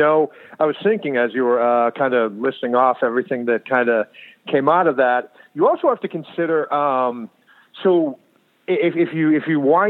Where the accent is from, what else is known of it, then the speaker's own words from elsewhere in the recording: Ireland; Since I'm Irish, I can say that some stereotypes are true.